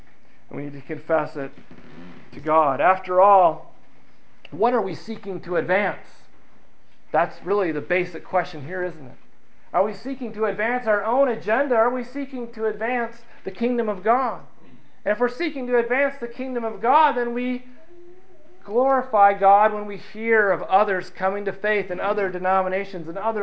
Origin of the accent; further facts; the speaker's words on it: Grand Rapids, Michigan, United States; I was born in Grand Rapids, Michigan, a place that is filled with many Dutch people. And I remember as a young boy driving around and myself being at least half Dutch